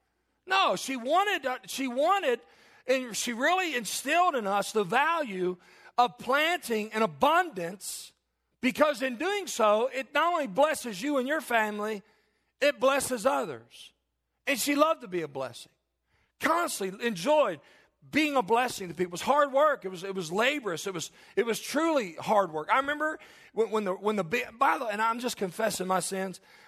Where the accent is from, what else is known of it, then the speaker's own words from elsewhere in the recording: Kentucky, United States; I grew up in Northern Kentucky, and my grandparents, they loved to farm.